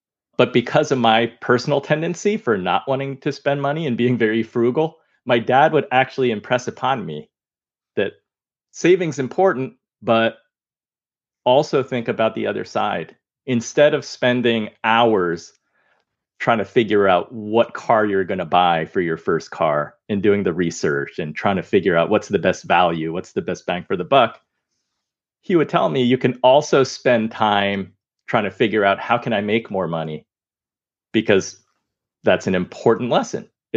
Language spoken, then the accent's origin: English; United States; I'm Chinese American. My father came from China. He grew up in Taiwan, but eventually came to the United States.